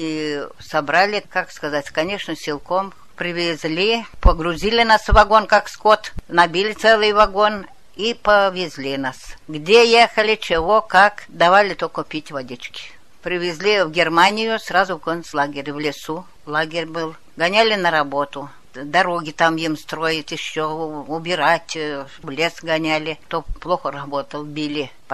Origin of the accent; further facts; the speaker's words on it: Ukraine; Ну, я сказала, что я с Украины